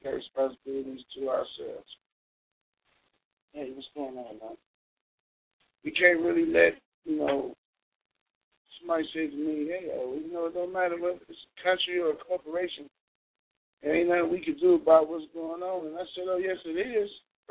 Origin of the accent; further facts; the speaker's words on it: United States; born there; I'm not an African. I'm an American. I was born here in America.